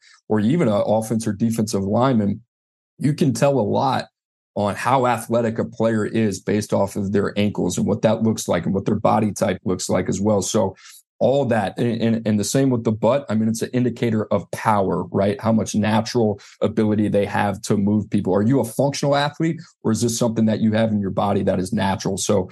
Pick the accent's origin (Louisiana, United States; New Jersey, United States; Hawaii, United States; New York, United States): Louisiana, United States; New Orleans; I grew up in New Orleans Saints fan